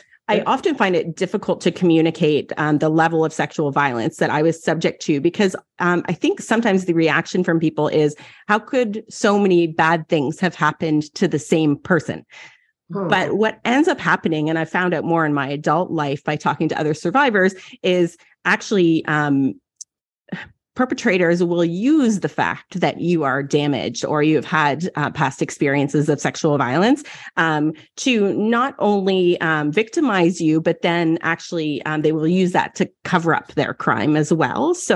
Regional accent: Toronto, Ontario, Canada; I grew up in Toronto, Ontario, Canada, oldest of three, and I was sort of steeped in religion.

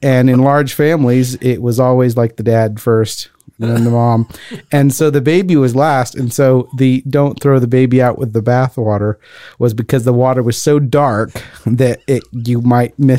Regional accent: Lyon, Auvergne-Rhône-Alpes, France; against heresies by Irenaeus of Lyon, my hometown

